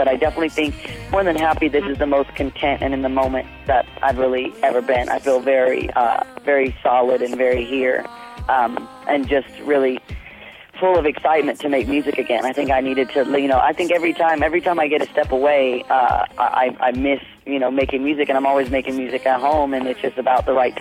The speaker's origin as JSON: {"language": "English", "town": "Nashville", "region": "Tennessee", "country": "United States", "said": "Mostly because, one, I'm from Nashville, so I never thought I would be here."}